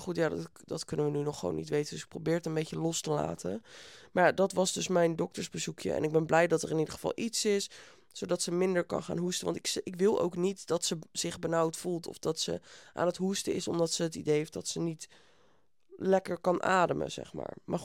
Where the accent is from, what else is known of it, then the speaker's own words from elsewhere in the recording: Etten-Leur, North Brabant, Netherlands; Ik kom uit Etten-Leur. Ja, dat is bij Breda, dat is helemaal in het zuiden.